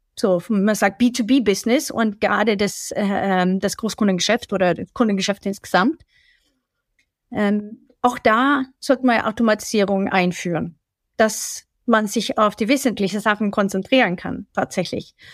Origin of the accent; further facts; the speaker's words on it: Sweden; German is a second language; ich bin ja selber nicht deutsch und kenne das auch anders. Ich komme aus Schweden